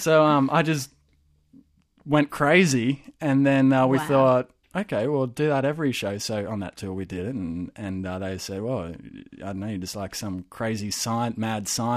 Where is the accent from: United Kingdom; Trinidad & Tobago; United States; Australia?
Australia; And so being Australian, it's Brownie.